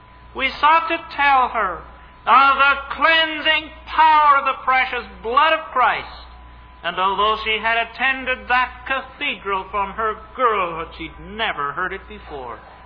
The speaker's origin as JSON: {"language": "English", "country": "Canada", "said": "\"Well,\" I said, \"I'm from Canada, but I'm more interested in where I'm going than where I came from.\""}